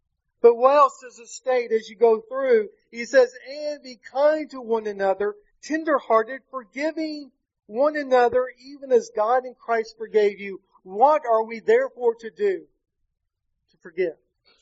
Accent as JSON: {"language": "English", "town": "Danville", "region": "Kentucky", "country": "United States", "tie": "born there", "lives_now": "Indiana, United States", "said": "I am not from Indiana. I currently live there. I'm not from there. Some of you have mentioned already about my parents. You see, I was born in Danville, Kentucky."}